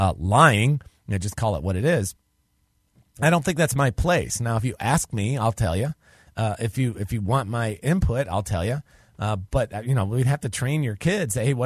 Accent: North Carolina, United States; this is specific to you on the Truth Radio Network here in North Carolina, which is my home state.

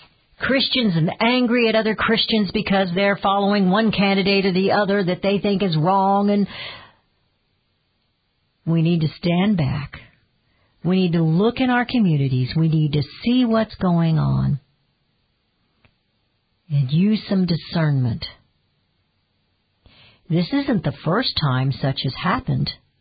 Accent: Georgia, United States; Says another recent exit poll in my home state of Georgia is showing that 6 in 10 Republicans felt betrayed by their political party.

